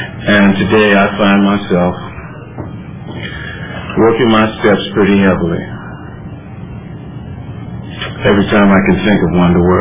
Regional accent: San Francisco, California, United States; I'm from San Francisco also

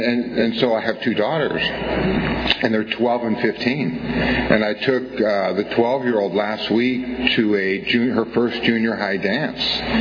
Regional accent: Cupertino, California, United States; also born or lived in San Francisco; I was born in San Francisco, moved to Cupertino. So I lived in one house from 0 to 18, and I had 23 known addresses from 18 to 40.

